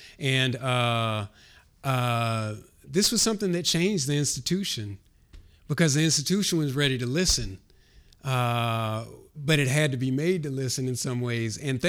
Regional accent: Los Angeles, California, United States; now in Amherst, United States; So coming here, you know, I was coming from Los Angeles. And so coming here, one of my big fears was like, oh my goodness, you know, coming from one of the most racially, ethnically, you know, culturally diverse places in the United States, coming to Amherst, Massachusetts.

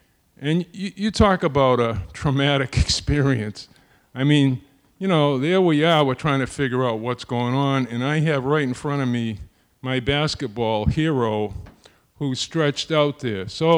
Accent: Waltham, Massachusetts, United States; I came from Waltham, which is for the most part a blue-collar town, so we had a lot of people that went overseas.

